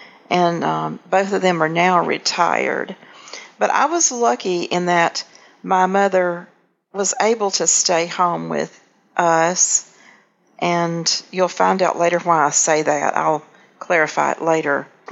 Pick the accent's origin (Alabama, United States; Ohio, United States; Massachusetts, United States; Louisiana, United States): Alabama, United States; Slocum; I was born here in Dothan in what is now Southeast Health, but it was a little bitty hospital. It was called General then. And I was raised in Slocum, though. We moved to Slocum when I was 6 years old.